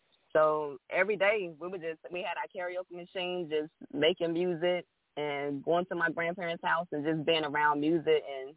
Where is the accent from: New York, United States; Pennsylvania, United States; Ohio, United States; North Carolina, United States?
North Carolina, United States; Edenton; So I'm from Edenton, North Carolina. It's a small town in Edenton, North Carolina. I'm currently living in Virginia in the 757 area